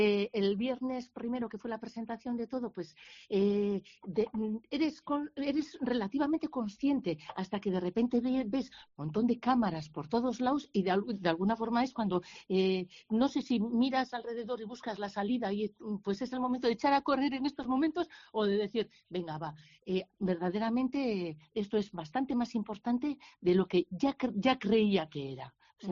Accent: Ondarroa, Basque Country, Spain; Yo no soy de Bilbao, ya sabéis, trabajo en Bilbao desde hace muchísimos años, soy de Ondarroa.

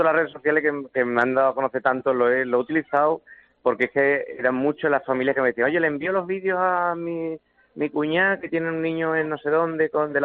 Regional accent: Huelva, Andalusia, Spain; además soy el único de Huelva

